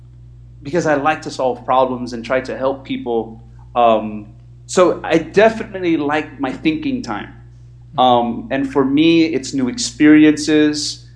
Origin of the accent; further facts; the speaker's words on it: California, United States; You know, I'm from Cali. That's what we do.